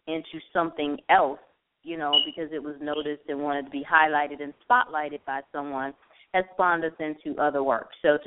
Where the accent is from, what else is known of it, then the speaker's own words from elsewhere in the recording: Michigan, United States; now in Atlanta, United States; The thing is, we are both originally from Michigan, and we've lived in the Atlanta area for over 20 years.